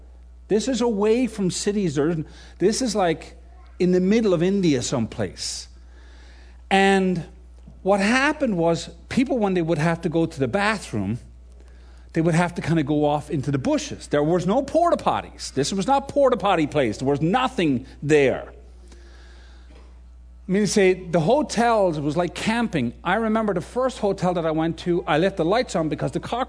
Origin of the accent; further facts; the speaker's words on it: Ireland; I'm Irish too, by the way, so if I use fighting analogies, don't worry about it.